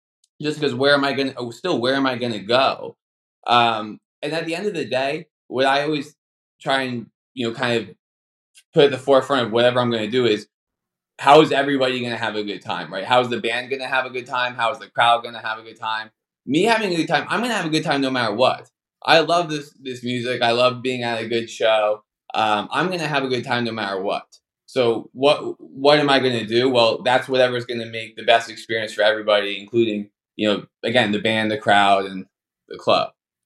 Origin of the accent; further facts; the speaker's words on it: New Jersey, United States; I grew up in one in New Jersey.